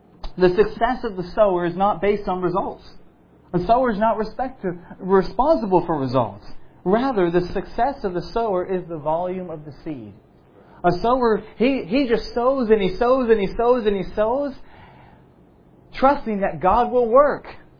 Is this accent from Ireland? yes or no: yes; Dublin, Leinster, Ireland; I grew up in Dublin, and so I'm no farmer